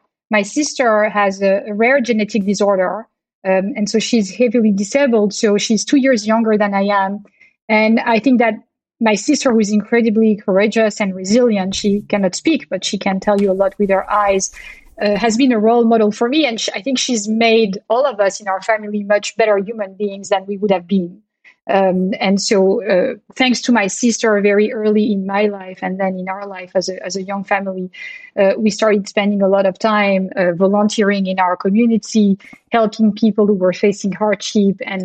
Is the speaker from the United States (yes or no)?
no; France; So I grew up in France, as we've been discussing, right?